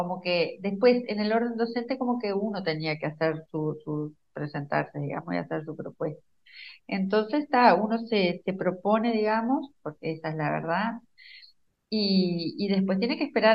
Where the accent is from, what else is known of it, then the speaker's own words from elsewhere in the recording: Paysandú, Uruguay; also born or lived in Montevideo; now in Treinta y Tres, Uruguay; Yo soy oriunda de Paysandú, y cuando me fui a Montevideo fui a estudiar, digamos. Después, debido a que mi esposo es de acá de 33, nos trasladamos a 33